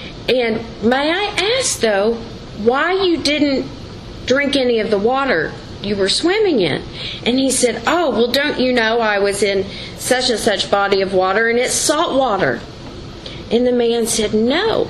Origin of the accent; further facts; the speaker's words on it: Longview, Texas, United States; And I love that because I'm from Longview, Texas.